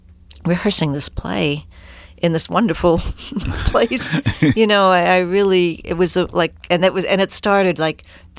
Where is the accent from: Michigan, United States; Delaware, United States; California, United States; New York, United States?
Delaware, United States; Wilmington; You're from Philadelphia, and I'm from Wilmington, Delaware. So I'm 20 minutes away.